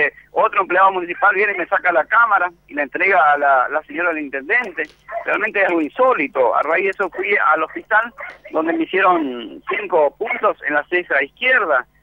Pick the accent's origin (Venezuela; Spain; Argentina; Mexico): Argentina; Puerto Esperanza, Misiones; Nosotros, conocedor de la zona, que vivimos en Puerto Esperanza, que nacimos aquí en Puerto Esperanza